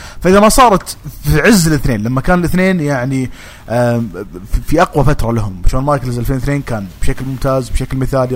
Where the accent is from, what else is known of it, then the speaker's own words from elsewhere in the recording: Saudi Arabia; لأن عندنا في السعودية فين يعني وين